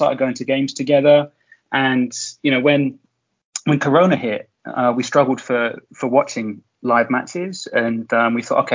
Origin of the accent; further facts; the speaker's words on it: London, United Kingdom; in the UK, I grew up kind of around London